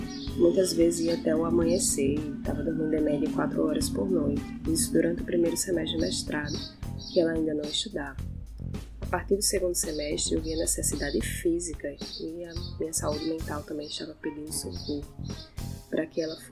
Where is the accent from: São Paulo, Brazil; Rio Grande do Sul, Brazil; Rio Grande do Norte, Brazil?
Rio Grande do Norte, Brazil; Natal; tenho 30 anos, nasci e permaneço em Natal. Me considero branca